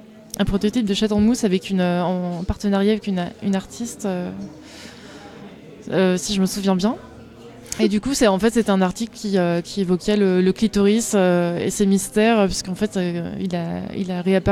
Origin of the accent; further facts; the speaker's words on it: Nantes, Pays de la Loire, France; je suis illustratrice, je viens de Nantes